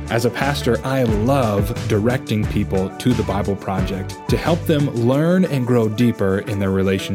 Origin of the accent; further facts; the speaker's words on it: Atlanta, Georgia, United States; from Atlanta, Georgia.